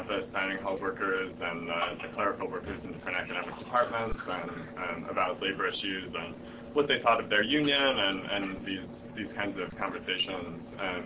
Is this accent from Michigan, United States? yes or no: yes; Detroit, Michigan, United States; Because growing up in Detroit, like the UAW, the auto workers, were sort of a presence in my life.